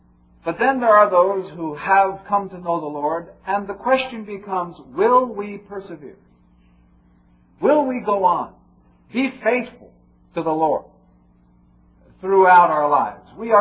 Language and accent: English; Long Island, New York, United States; so when I say I'm from Long Island, they think I'm from New York City, but I'm from Long Island.